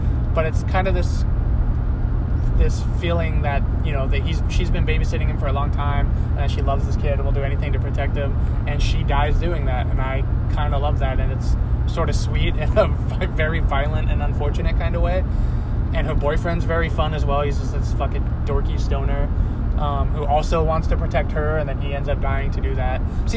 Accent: California, United States; So, I'm from Southern California, where Halloween was actually filmed, even though it takes place in Central Illinois, a fictional town called Haddonfield, which is where you and I live now, which is Central Illinois.

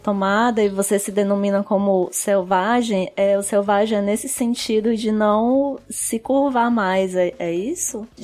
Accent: Maracanaú, Ceará, Brazil; Falar, sou do Maracanaú, né? A terra do Rio das Aves Maracanãs.

